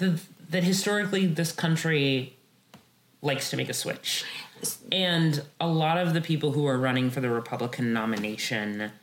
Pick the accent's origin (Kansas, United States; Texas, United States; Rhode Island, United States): Texas, United States; Houston; My mother, I'm from Houston, Texas.